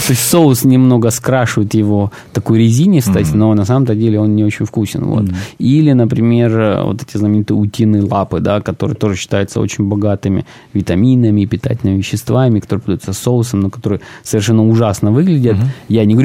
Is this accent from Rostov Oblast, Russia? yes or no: yes; Rostov-on-Don, Rostov Oblast, Russia; в Ростове-на-Дону, откуда я родом.